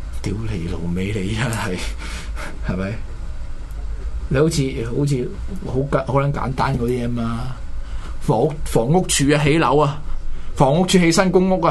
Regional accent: Hong Kong; 你即系我香港人上去玩啊

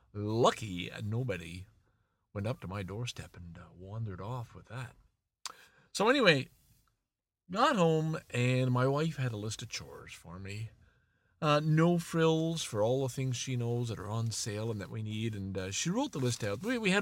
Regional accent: Canada; Holy moly, I'm Canadian, and if you got those wrong, you're not.

